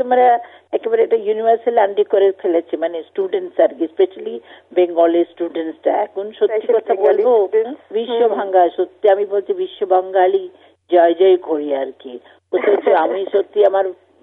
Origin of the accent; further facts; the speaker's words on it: Kerala, India; born there; now in Kolkata, India; আমি তো কেরালাতে খালি জন্ম হয়েছে বাকি সব তো এখানে